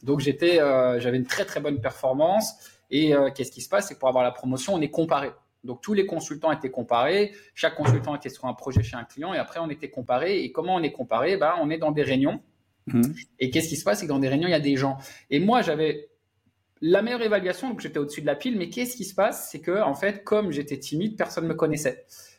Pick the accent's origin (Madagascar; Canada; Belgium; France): Belgium; Brussels, Brussels-Capital Region; moi, je suis de Belgique, de Bruxelles, et en Belgique, il faut parler le français et le néerlandais.